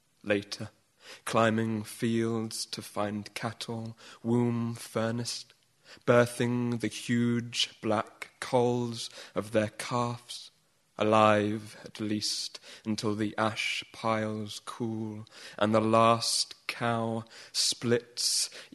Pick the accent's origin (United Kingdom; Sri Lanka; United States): United Kingdom; England; And how we all have an assumption as English people that life goes on and people are more or less polite and that the world is more or less in order.